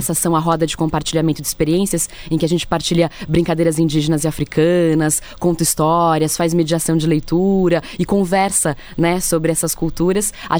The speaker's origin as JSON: {"language": "Portuguese", "country": "Brazil", "said": "para a nossa formação cultural como brasileiras, né?"}